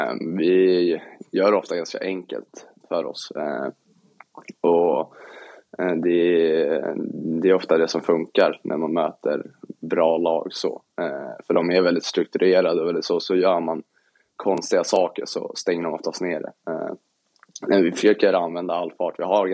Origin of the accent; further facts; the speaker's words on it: Stockholm, Stockholm County, Sweden; jag är ju från Stockholm